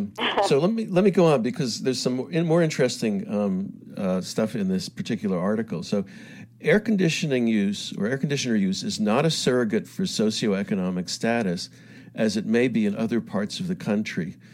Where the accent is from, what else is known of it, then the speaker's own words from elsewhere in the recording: Houston, Texas, United States; You know, I grew up in Houston, so I know what brutal heat is. But you know, everything's air conditioned in Houston, so.